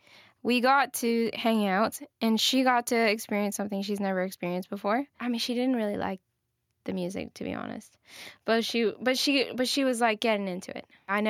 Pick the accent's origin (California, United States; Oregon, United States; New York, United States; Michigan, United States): California, United States; Los Angeles; I make music. I'm from Los Angeles, and I'm a first-generation American. Both of my parents are from Honduras.